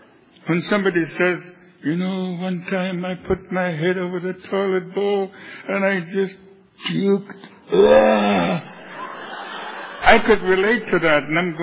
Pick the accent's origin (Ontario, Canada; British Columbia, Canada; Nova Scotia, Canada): British Columbia, Canada; I'm from Canada, British Columbia, about 2.5 hours from Vancouver. My tribe is the Thompson tribe, the Inshakapmin people. We are the knife people.